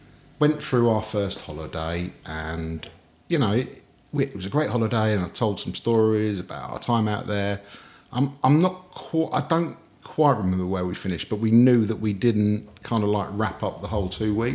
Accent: York, Yorkshire and the Humber, United Kingdom; So York's my hometown. I was born in York, and it's where I was born. My mum and dad were from London, and they moved up to Yorkshire.

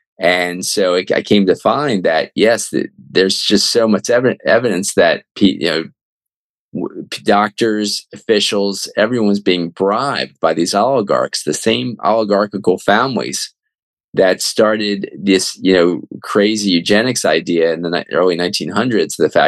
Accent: Baltimore, Maryland, United States; They actually are out of Alexander Brown, out of Baltimore, which is my hometown where I live now.

